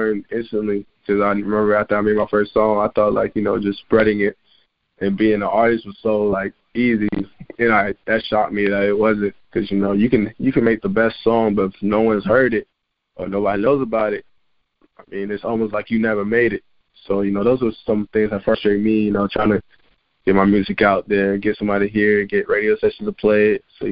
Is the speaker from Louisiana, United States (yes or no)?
no; West Palm Beach, Florida, United States; West Palm Beach, Florida, about an hour north of Miami.